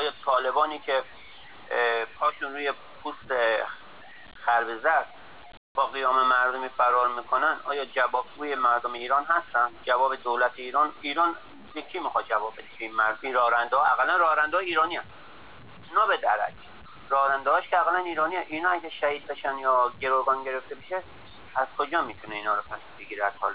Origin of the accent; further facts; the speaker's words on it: Herat, Afghanistan; من چون خودم اصالتا بچه هراتم و افغانی هستم،